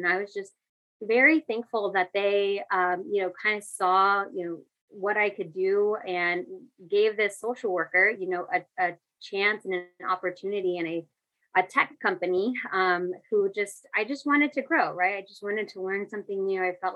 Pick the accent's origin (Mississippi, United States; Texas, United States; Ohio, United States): Texas, United States; Houston; also born or lived in New Jersey; now in Pismo Beach, United States; Right now I'm based out of California. I am from Houston. I've kind of traveled and lived all over the US. I spent some time in New Jersey as well. But right now I call home Pismo Beach.